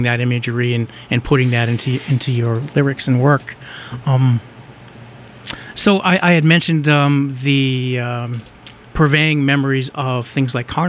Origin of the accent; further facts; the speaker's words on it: Haverhill, Massachusetts, United States; I grew up in Haverhill